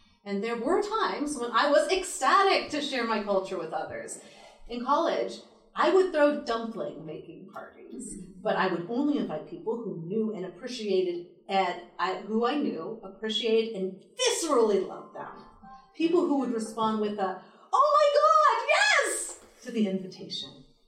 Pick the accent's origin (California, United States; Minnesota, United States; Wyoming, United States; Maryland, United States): California, United States; Silicon Valley; I grew up in Silicon Valley, where the wave of immigrant engineers meant that my classes were 40% Asian